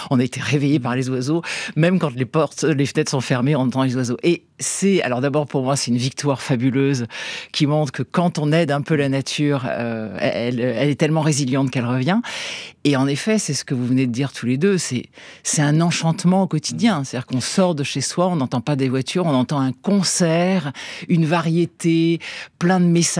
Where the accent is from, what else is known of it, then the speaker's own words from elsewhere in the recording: Brittany, France; moi quand j'étais petite en Bretagne, mais c'est un souvenir d'enfance